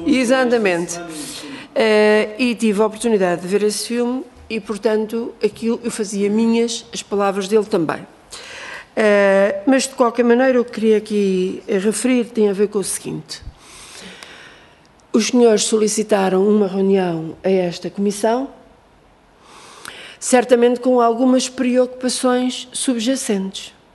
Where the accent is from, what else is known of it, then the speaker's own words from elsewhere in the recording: Vila Franca de Xira, Lisbon, Portugal; na área metropolitana de Lisboa, eu sou de Vila Franca de Xira